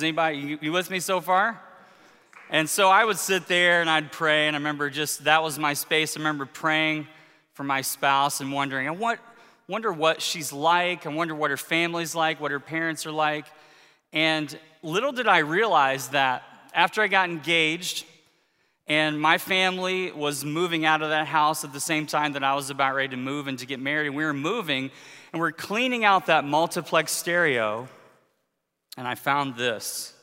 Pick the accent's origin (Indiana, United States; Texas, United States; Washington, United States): Indiana, United States; I grew up in the Hoosier State. Never dreamed I'd be up here in Michigan for the majority of my life now, hard to believe.